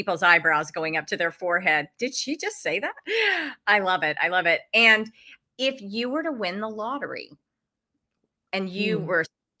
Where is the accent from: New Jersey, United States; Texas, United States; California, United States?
Texas, United States; also born or lived in Wyoming; Yeah, I grew up in Texas and Wyoming.